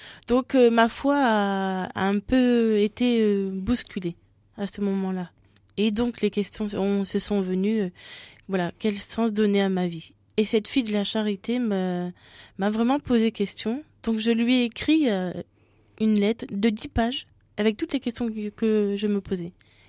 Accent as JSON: {"language": "French", "region": "Hauts-de-France", "country": "France", "said": "Je suis d'origine pas de la Champagne, mais je suis ch'ti, du Nord. Voilà, du Nord Pas-de-Calais."}